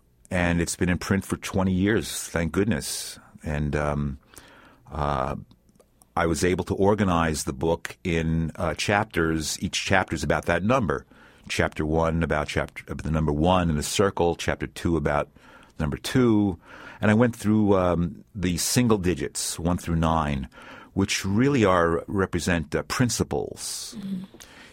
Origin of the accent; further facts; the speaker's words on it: New York City, New York, United States; I grew up in and around New York City, so I spent a lot of time in the public library there